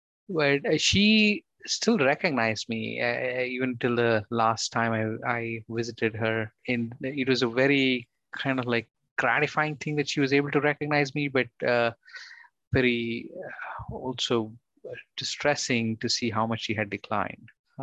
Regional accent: India; moved away as an adult; now in United States; So I grew up in India. I went to medical school at Bangalore Medical College in India. I came to the US in 2007 to pursue my specialization

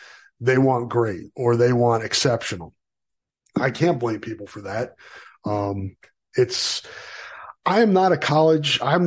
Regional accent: New York, United States; I grew up in New York and on the East Coast. Those are my teams.

